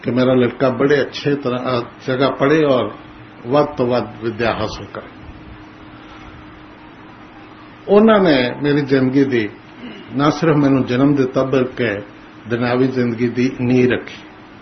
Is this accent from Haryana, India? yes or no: no; Sarai Naga, Punjab, India; born there; ਸਰਾਏ ਨਾਗਾ। ਉਸ ਵੇਲੇ ਉਸ ਪਿੰਡ ਦਾ ਨਾਂ ਮੱਤੇ ਦੀ ਸਾਂ ਸੀ।